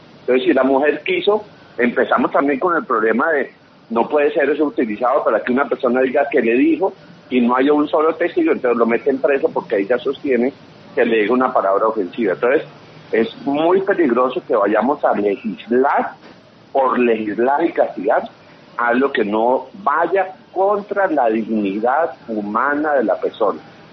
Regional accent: Colombia

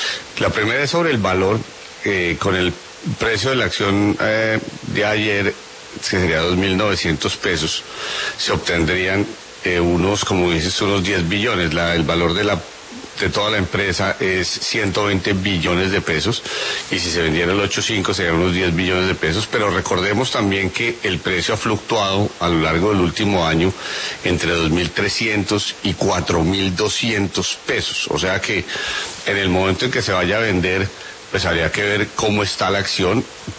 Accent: Colombia; Ecopetrol es de todos los colombianos, que somos los dueños del Estado.

